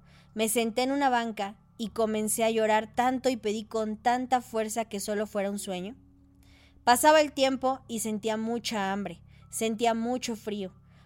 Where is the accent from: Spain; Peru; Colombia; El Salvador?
Peru; Soy de Perú.